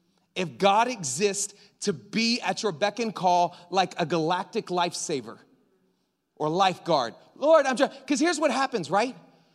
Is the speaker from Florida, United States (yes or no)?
yes; Florida, United States; I grew up in the Gulf of Mexico, like down in the Panhandle, Florida.